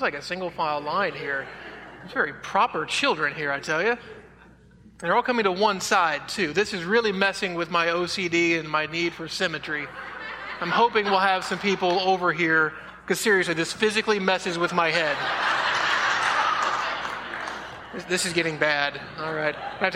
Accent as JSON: {"language": "English", "country": "France", "tie": "born or raised there", "said": "I grew up in France and went to college in Paris, a big city with big cathedrals."}